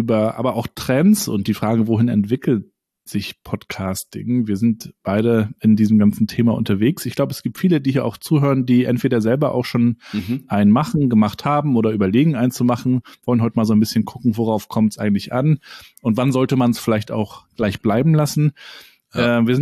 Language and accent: German; Rostock, Mecklenburg-Vorpommern, Germany; Ich bin ja in Rostock aufgewachsen.